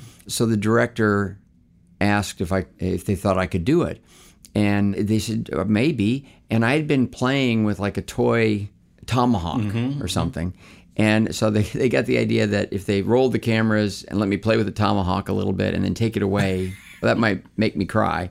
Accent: Duncan, Oklahoma, United States; born there; Well, I was born in Duncan, Oklahoma. Mm-hmm. Was not raised there.

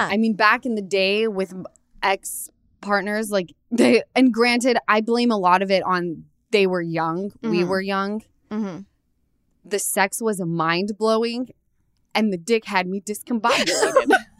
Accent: Utah, United States; because I come from Utah. Everyone's married 6 kids deep at mm-hmm. my age.

